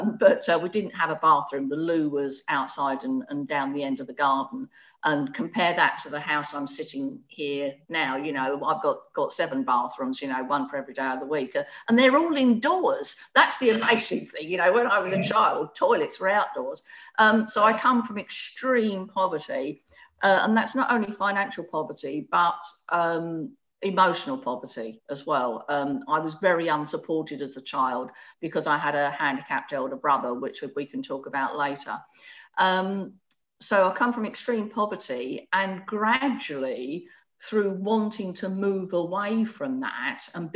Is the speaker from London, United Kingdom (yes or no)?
yes; London, United Kingdom; born there; So I was born in the East End of London in a two up, two down.